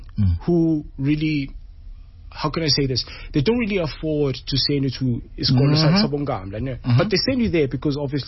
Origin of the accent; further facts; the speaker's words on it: Katlehong, Gauteng, South Africa; born there; I was born in Katlehong. I'm not sure because I mean I don't know my mom.